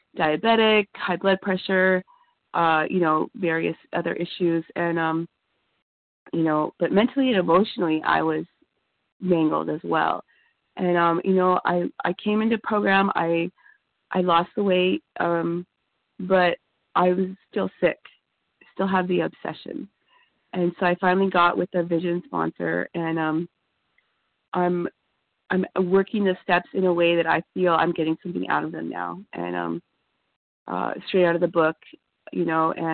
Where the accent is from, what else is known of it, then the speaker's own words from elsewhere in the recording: East Los Angeles, California, United States; I'm from East Los Angeles, California.